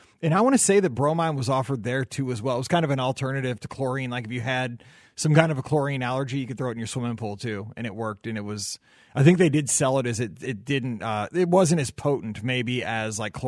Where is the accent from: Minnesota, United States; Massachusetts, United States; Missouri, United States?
Missouri, United States; St. Louis; Of course, I'm from St. Louis, so there's only one answer to this question.